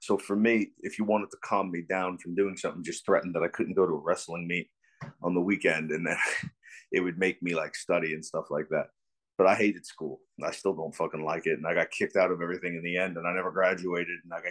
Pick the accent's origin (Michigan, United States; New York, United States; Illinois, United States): New York, United States; Levittown; also born or lived in New Jersey; And then I moved from New Jersey, probably at about when you're going into sixth grade in America, back to Long Island, New York, but to my hometown, my father's hometown, which was Levittown, to where I lived up until I moved out